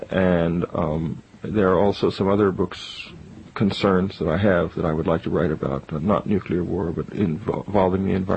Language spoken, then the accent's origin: English; San Antonio, Texas, United States; We grew up in San Antonio together. We went to grade school together and high school together, and we were roommates in college at the University of Texas.